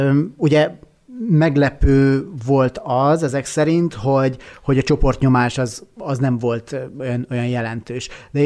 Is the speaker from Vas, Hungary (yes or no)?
yes; Bük, Vas, Hungary; amikor láttam, hogy még az én kis szülővárosomban Bükön is, hogy igen, fölveszik a maszkot az emberek